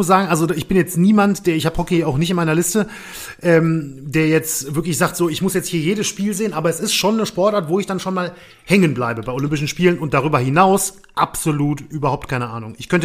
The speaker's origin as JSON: {"language": "German", "town": "Düsseldorf", "region": "North Rhine-Westphalia", "country": "Germany", "tie": "born or raised there", "said": "ich bin ja auch in Düsseldorf aufgewachsen"}